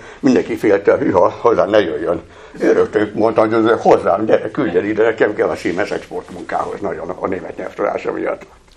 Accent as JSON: {"language": "Hungarian", "region": "Kyiv", "country": "Ukraine", "also_born_or_lived": "Munich, Germany", "said": "annak, aki a Kievből jöttem ráadásul, már Budapest nekem fél nyugat volt, kikerültem Münchenbe"}